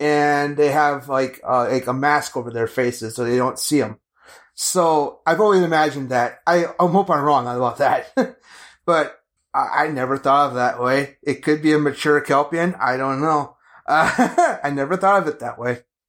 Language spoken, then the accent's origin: English; Minnesota, United States; because I'm from Minnesota and … was from Minnesota.